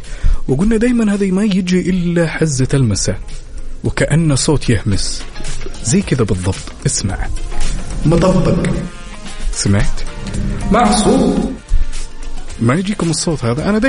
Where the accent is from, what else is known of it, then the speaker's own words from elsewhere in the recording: Jeddah, Makkah Province, Saudi Arabia; يا ولد هذا أنا وإنت من جدة